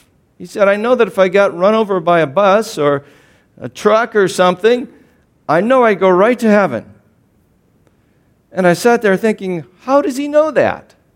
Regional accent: Iowa, United States; I grew up in Eastern Iowa, like I said, I came to Iowa State University

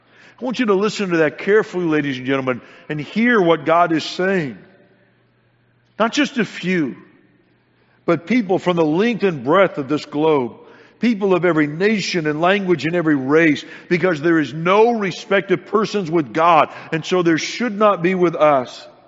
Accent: California, United States; And I was thinking about growing up in California where I did.

